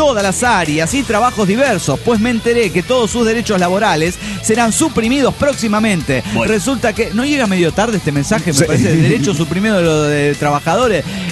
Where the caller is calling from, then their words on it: Juliaca, Puno, Peru; Exactamente desde Juliaca.